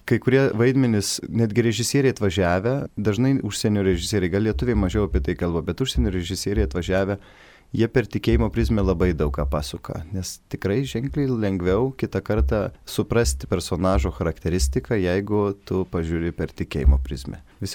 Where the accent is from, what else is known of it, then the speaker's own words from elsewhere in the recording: Tauragė, Tauragė County, Lithuania; aš augau Tauragėje.